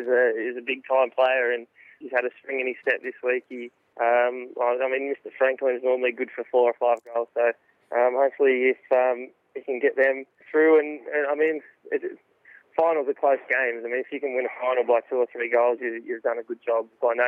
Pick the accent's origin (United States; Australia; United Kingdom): Australia; Sydney, New South Wales; Growing up in Sydney